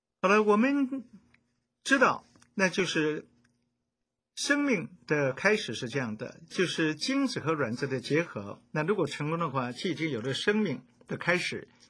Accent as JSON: {"language": "Chinese", "country": "China", "said": "而且还有我们中国人就是多子多孙啊"}